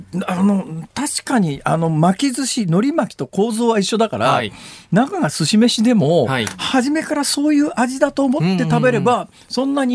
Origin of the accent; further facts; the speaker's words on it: Saitama, Japan; うち関西文化圏なんですよ、はい、ね、育った環境が、はい、まあ、あの埼玉県で育ってますから